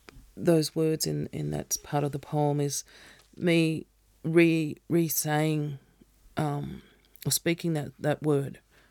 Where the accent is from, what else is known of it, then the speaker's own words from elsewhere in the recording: Blue Mountains, New South Wales, Australia; I grew up in the Blue Mountains.